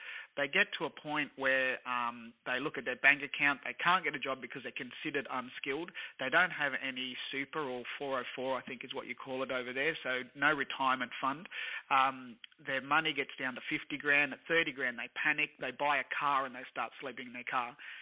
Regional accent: Australia; I'm Australian born, but my parents are Spanish immigrants, and I grew up in a house that was rendered and spackled and had bars in the window and arches everywhere and different floor tiles.

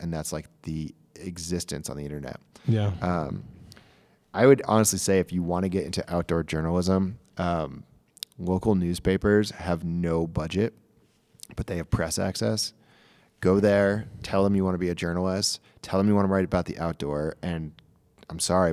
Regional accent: New York, United States; I'm a kid from upstate New York. I'm from the Adirondacks.

